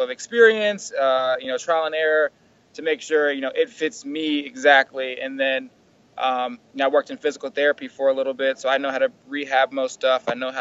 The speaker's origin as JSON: {"language": "English", "town": "Norfolk", "region": "Virginia", "country": "United States", "tie": "born or raised there", "said": "There's a UFC card in Norfolk, in my hometown, at the college that I wrestled at, in the same arena."}